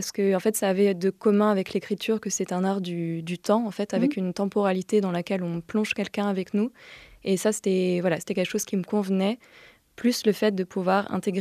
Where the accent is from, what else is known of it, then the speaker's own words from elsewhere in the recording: Bourg-en-Bresse, Auvergne-Rhône-Alpes, France; Je suis née à Bourg-en-Bresse, j'y ai grandi, j'y ai fait mes premières études quoi, jusqu'au bac.